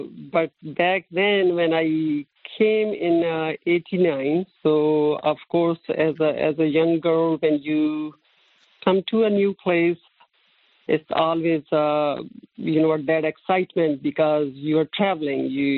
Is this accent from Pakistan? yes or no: yes; Pakistan; Growing up in Pakistan, it was such a nice experience. I grew up in a small town, not like in big metropolitan cities